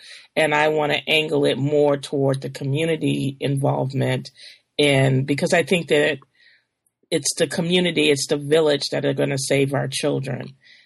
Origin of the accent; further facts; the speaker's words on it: Chicago, Illinois, United States; because first of all, I'm from Chicago originally.